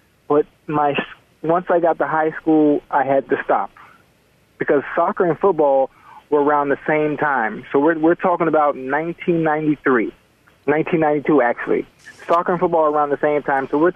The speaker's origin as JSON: {"language": "English", "town": "Miami", "region": "Florida", "country": "United States", "said": "I'm from Liberty City. I'm from Liberty City in Miami, Florida"}